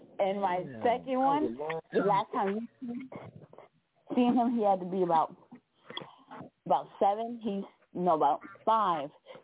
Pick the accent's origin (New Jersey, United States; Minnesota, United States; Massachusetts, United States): New Jersey, United States; Hackensack; because I grew up in Bergen County. I grew up in Hackensack. So we moved out of Newark, got us a house in the suburbs.